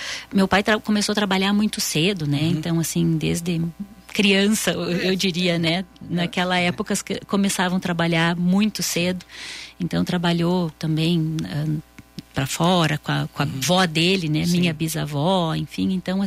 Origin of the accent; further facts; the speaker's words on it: Cruz Alta, Rio Grande do Sul, Brazil; now in Farroupilha, Brazil; Então, eu sou natural de Cruz Alta, né? Que é mais lá no noroeste gaúcho, uhum. Né? Nasci em abril de 1981, no dia 7, e moro em Farroupilha há 12 anos já, né?